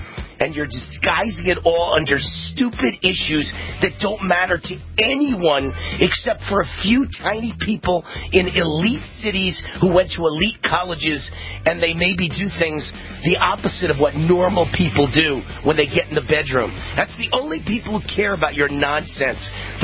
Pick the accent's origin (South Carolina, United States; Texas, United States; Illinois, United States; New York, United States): New York, United States; I'm a New Yorker. I can't live without a good F word.